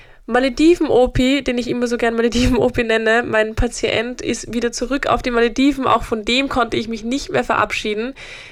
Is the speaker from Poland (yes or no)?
no; Upper Austria, Austria; ich komme ja aus Oberösterreich, das ist ein Bundesland in Österreich, und habe dort meine ganze Familie